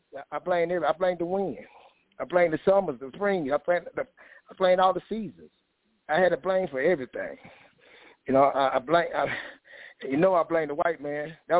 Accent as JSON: {"language": "English", "town": "Oakdale", "country": "United States", "tie": "born there", "said": "I can't blame I was born in Oakdale, a little small town."}